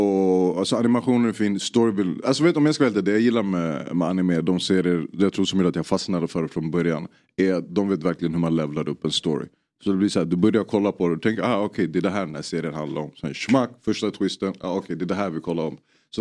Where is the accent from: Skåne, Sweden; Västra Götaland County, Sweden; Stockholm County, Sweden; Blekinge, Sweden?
Stockholm County, Sweden; Stockholm